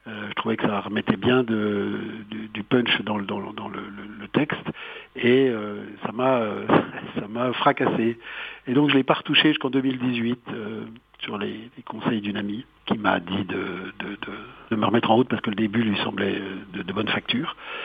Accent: Bourgogne-Franche-Comté, France; now in Geneva, Switzerland; en dehors de ma région natale, la Franche-Comté, de Genève où j'habite.

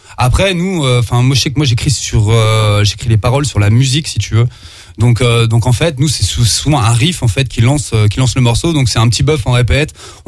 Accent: France; on est français et je pense qu'on a des choses à dire

